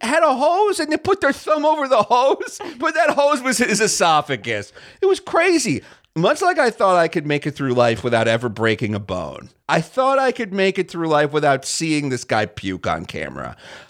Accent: New York, United States; as a New Yorker, you're just kind of used to the idea that, like, there's going to be violence and vomit on trains.

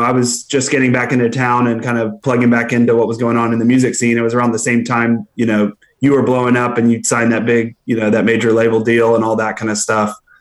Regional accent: Austin, Texas, United States; I'm from Austin, grew up in Austin and moved to New York, went to film school at NYU. And then I was back in Austin.

